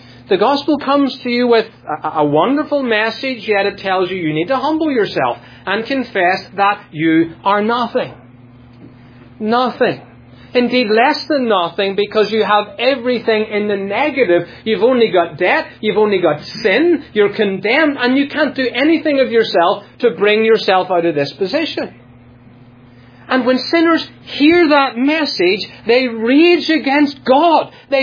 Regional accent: Northern Ireland, United Kingdom; I grew up in Northern Ireland.

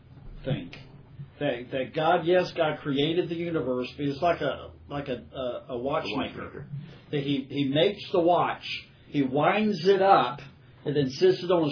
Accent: United States; We're American. We're sovereign.

